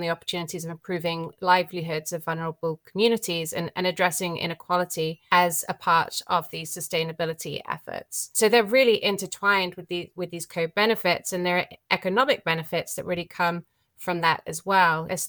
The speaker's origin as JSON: {"language": "English", "country": "United Kingdom", "moved": "as an adult", "lives_now": "Madison, United States", "said": "As you can tell by my accent, I'm based in Madison, Wisconsin, but no, I'm from the UK originally. I've spent just over a decade living in the States now."}